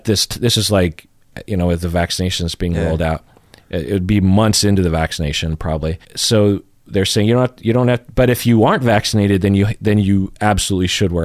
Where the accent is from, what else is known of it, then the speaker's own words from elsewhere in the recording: Seattle, Washington, United States; oh, we're from Seattle. And instantly everyone was afraid of us.